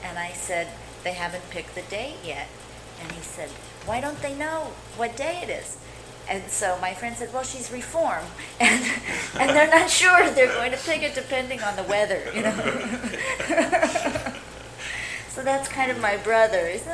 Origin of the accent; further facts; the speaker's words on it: Texas, United States; I'm from Texas. Yeah. So I met the Lubavitcher rabbi in San Antonio.